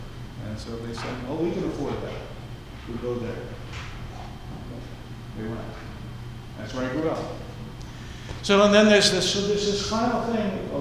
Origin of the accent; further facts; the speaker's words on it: North Massapequa, New York, United States; I grew up in Long Island and I didn't realize until just a few years ago that where I lived and grew up in the middle of the island, not a particularly wealthy area, sort of very middle class, right near Levittown, North Massapequa, not even Massapequa, North Massapequa.